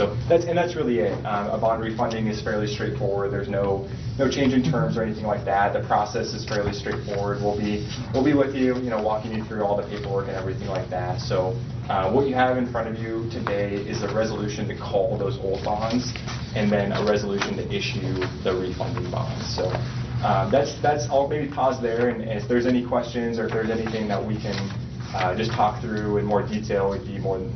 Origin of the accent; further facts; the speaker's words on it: Grand Island, Nebraska, United States; So I'm originally from Grand Island.